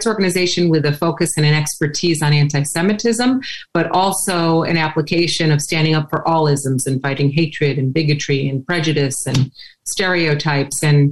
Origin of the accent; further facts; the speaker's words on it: Chicago, Illinois, United States; also born or lived in Washington, D.C.; now in Palm Beach County, United States; I've been in Palm Beach County since 2004. I grew up in Chicago. I was born in D.C.